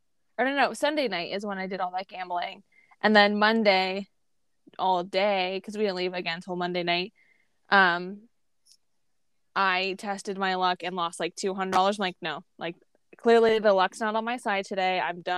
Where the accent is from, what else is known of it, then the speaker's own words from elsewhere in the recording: Florida, United States; I grew up in Florida. Yes, it's my favorite restaurant.